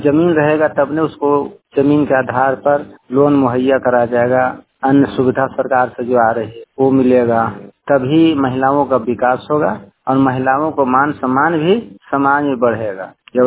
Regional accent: Nawada, Bihar, India; ग्राम काजी झा, अंचल नारदीगंज नवादा का निवासी हूँ।

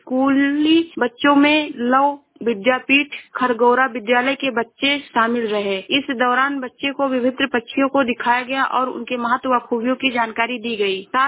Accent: Uttar Pradesh, India; मैं जिला श्रावस्ती से हूँ।

